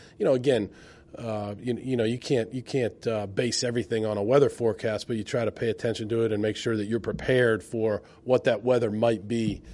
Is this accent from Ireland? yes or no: yes; Ireland; You know, I have I'm Irish